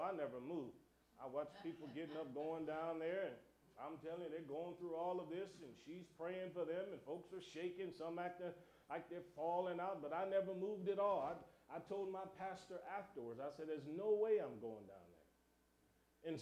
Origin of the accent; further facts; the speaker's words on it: Cleveland, Ohio, United States; Now myself, growing up in Cleveland, Ohio, all of my folks, though, from Alabama, from the South, but growing up in Cleveland, Ohio